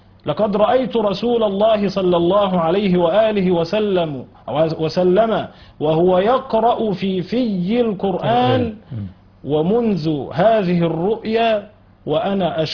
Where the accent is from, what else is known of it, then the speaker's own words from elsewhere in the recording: Kafr Mohamed Gowish, Sharqia Governorate, Egypt; في قريتي كفر محمد جويش زقازيق شرقية